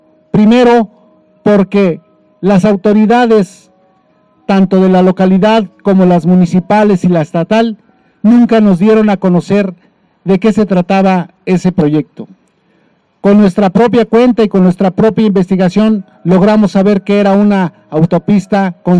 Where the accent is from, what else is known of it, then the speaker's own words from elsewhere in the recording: Mexico; como ciudadanos mexicanos